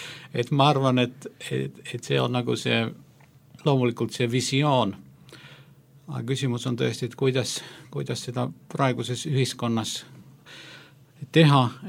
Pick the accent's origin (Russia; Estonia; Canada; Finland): Finland; Estonian is a second language; see luterus, mille keskel mina olen kasvanud Soomes.